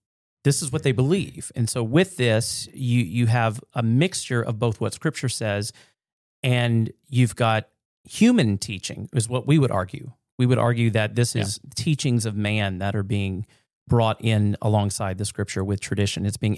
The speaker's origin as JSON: {"language": "English", "region": "Louisiana", "country": "United States", "tie": "born or raised there", "lives_now": "Sioux Falls, United States", "said": "I grew up in Southeast Louisiana, which was a predominantly Roman Catholic area."}